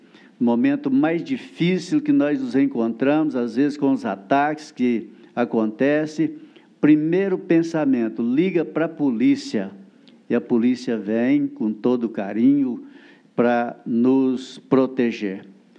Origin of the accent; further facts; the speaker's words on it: Goiás, Brazil; eu sou cidadão de Araguari. Mesmo sendo goiano, me considero araguarino e mineiro também